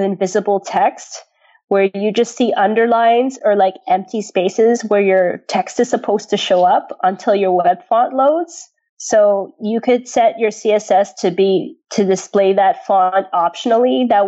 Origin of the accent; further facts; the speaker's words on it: Toronto, Ontario, Canada; if you're only writing, say, English and French, like, because I'm from Toronto